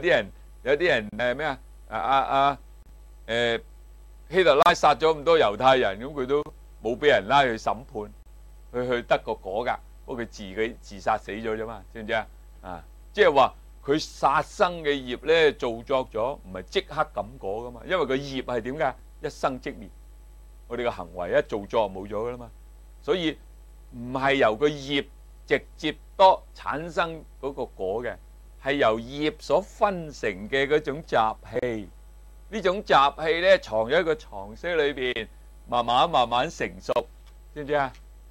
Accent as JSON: {"language": "Cantonese", "country": "China", "said": "气就咩啊？我哋中国人用嘅一个名称嚟嘅"}